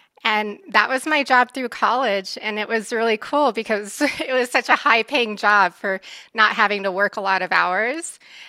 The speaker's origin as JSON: {"language": "English", "town": "Sierra Vista", "region": "Arizona", "country": "United States", "tie": "born or raised there", "said": "I grew up in Sierra Vista, Arizona, which is about an hour southeast of Tucson. And I grew up from the age of 5 all the way through high school and then attended college at Arizona State."}